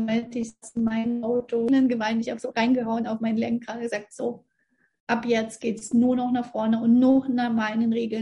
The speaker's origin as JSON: {"language": "German", "country": "Russia", "moved": "as an adult", "lives_now": "Germany", "said": "Ursprünglich komme ich aus Russland, also ich wurde in Russland geboren. Wir sind mit 18 Jahren, also wo ich 18 Jahre alt gewesen bin, sind wir nach Deutschland"}